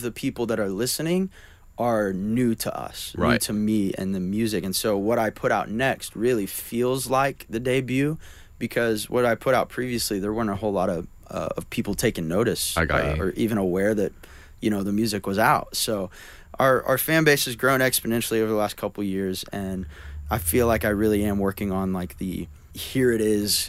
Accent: Oklahoma, United States; I was checking out of a store or something, and they were like, you talk different than we talk, and where are you from? It's like, I'm from Oklahoma.

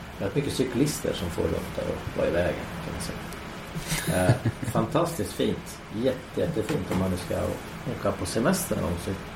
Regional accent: Sweden; Jag insåg på flyget ner till Bilbao via Bryssel att jag var nog enda svensk på den här testkörningen.

